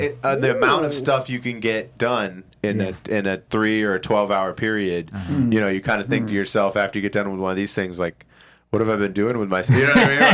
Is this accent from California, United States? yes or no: no; Massachusetts, United States; I'm like being from Massachusetts and stuff, like everybody's got like fish on their wall